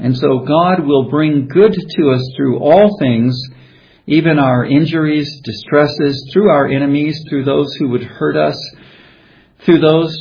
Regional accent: United States; I'm an American, and we recently enjoyed and celebrated Thanksgiving Day in America.

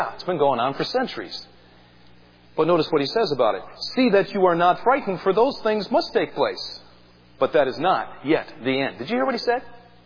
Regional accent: Winona, Minnesota, United States; In 1965, in my hometown, We made national headlines. I can remember watching Walter Cronkite on the CBS Evening News. And there he had a correspondent standing on the dike on the Mississippi River in April of 1965. And this guy declared, Winona, Minnesota, the city that saved itself

